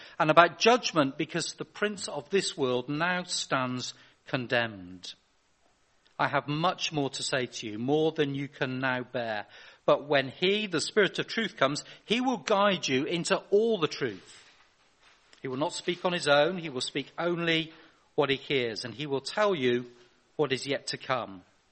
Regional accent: Cirencester, South West England, United Kingdom; I'm from Cirencester originally, down the road, where my family still work, still live. And I've come up today from Somerset, where the water is still safe.

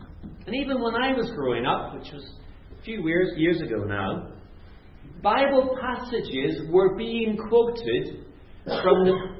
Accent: Northern Ireland, United Kingdom; I grew up in Northern Ireland, which in English is Northern Ireland.

